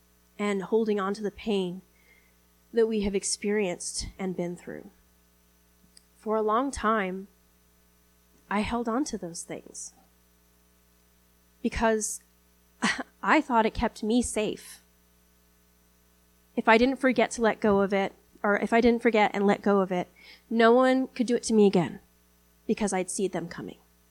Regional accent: Thailand; growing up in Thailand and going to Bangkok all the time

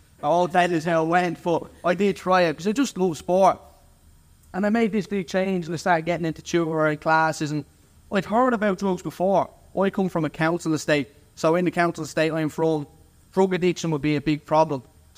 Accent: Leinster, Ireland; I'm from Kildare.

